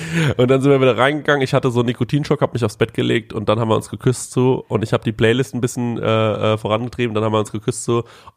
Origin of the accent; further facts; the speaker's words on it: Goldbach, Bavaria, Germany; wir sind dann irgendwie durch Goldbach gefahren und ich habe dir quasi gezeigt, wo ich aufgewachsen bin